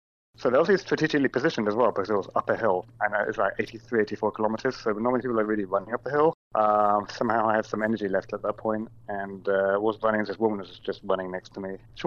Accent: England, United Kingdom; I mean, I grew up in England

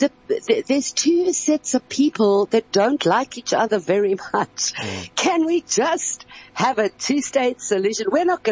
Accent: South Africa; And look how we're handling it as South African

